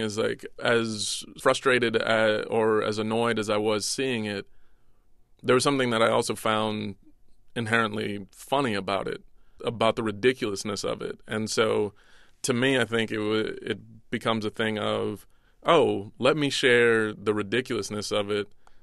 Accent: United States; I'm an American kid who grew up listening to predominantly hip-hop.

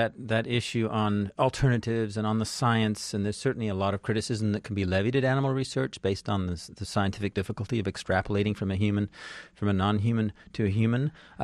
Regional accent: Canada; moved away as an adult; also born or lived in England; now in United States; I grew up in Canada. I was born in England, but grew up in Canada and studied biology as an undergraduate in Toronto and got a master's degree in Ottawa. And then I came to the United States back in the late 80s

